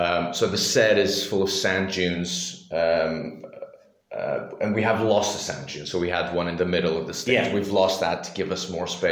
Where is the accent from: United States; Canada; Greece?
Greece; And then I was born and raised in Greece.